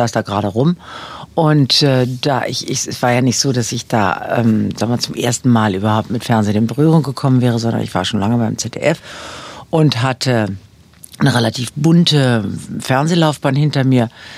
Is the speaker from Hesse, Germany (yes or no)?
no; Berlin, Germany; Ich bin in Berlin zur Schule gegangen und habe in Berlin Abitur gemacht